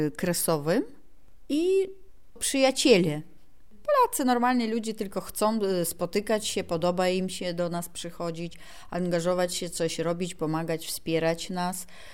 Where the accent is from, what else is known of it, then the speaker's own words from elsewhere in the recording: Polesia, Belarus; Polish is a second language; now in Zielona Góra, Poland; Ja pochodzę z Polesia.